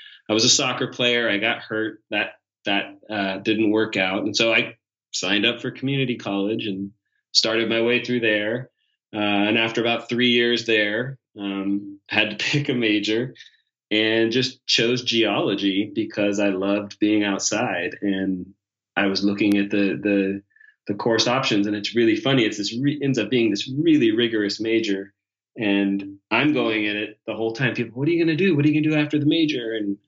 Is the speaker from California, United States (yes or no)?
yes; California, United States; I grew up in California and I loved going up to the Sierra Nevada.